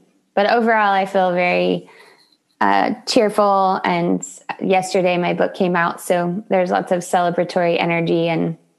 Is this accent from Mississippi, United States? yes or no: no; Solana Beach, California, United States; I am in Solana Beach, California, my hometown.